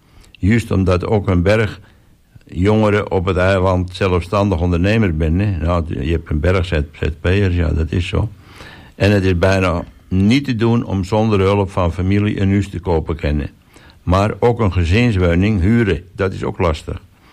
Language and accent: Dutch; Den Burg, North Holland, Netherlands; In 1991 ben ik geboren aan de Burg en ik ben altijd aan de Burg blijven wonen. Wel heb ik 2 jaar in een studentenhuis in Haarlem gewoond voor een studie aan het CIO's.